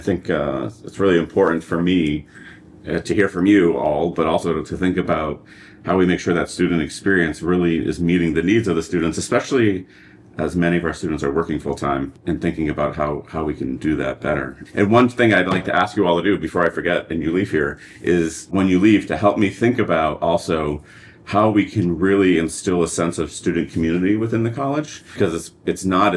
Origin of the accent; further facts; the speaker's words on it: New Hampshire, United States; I come from New Hampshire, so it's good.